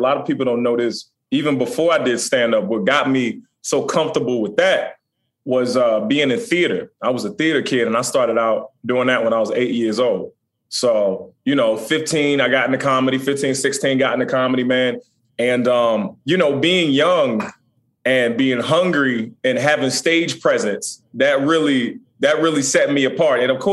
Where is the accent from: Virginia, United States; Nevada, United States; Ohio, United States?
Virginia, United States; Chesapeake; I'm from Chesapeake, Virginia.